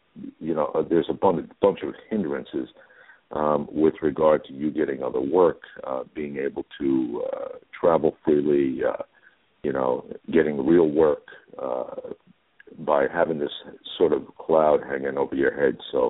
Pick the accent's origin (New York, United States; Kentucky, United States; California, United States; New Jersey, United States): New Jersey, United States; Newark; also born or lived in Paterson; Well, I was born right here in New Jersey in Newark, and I lived there till I was about 12, and we moved to Patterson.